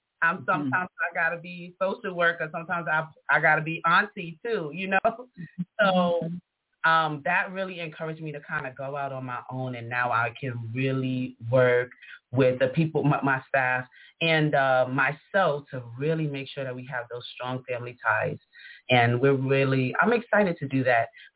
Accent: New York City, New York, United States; growing up in Harlem where we're like black Mecca, you know what I mean? I'm surrounded by my people all day.

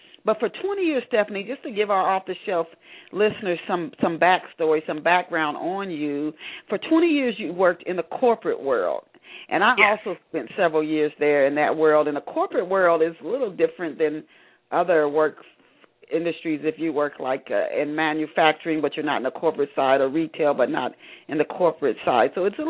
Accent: Ohio, United States; Today's guest is a native of Ohio, my home state.

